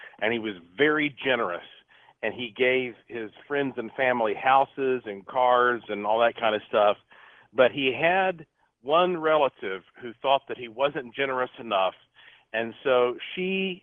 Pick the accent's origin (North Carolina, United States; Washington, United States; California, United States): North Carolina, United States; Asheville; Oh, yeah, that's, you know, growing up in Asheville, that was always the thing to do at Christmas.